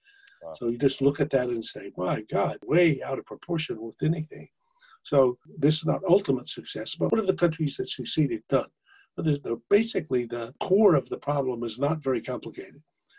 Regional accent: United States; because we're America and we are great and we are exceptional and I'm very American.

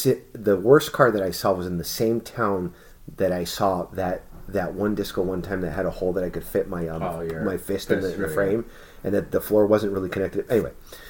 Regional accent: United States; I speak Spanish. Nobody would ever know I'm American.

